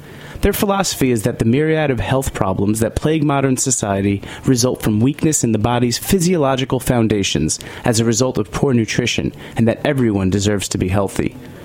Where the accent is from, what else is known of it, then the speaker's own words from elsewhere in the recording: New York, United States; But as a New Yorker, I can't relax.